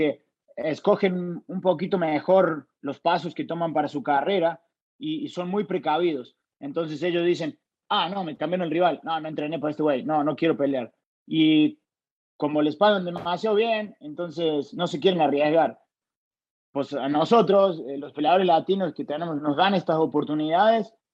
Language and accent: Spanish; Argentina; Voy a poder compartir mis conocimientos porque para que crezca ahí el deporte en mi país también, porque yo veo a los chicos que le echan un montón de ganas y en Argentina no hay eventos